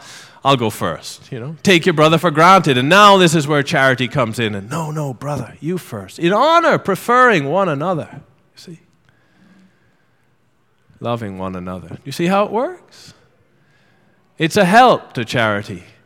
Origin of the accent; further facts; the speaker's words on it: Jamaica; I come from a family of five boys. And, oh dear, we're Jamaican, you know.